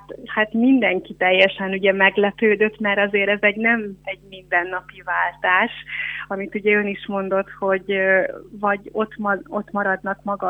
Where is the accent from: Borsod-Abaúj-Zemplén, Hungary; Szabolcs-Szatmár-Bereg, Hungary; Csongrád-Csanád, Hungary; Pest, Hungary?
Pest, Hungary; Dunavarsány; Én Dudavarsányban nőttem fel, Budapesttől nincs messze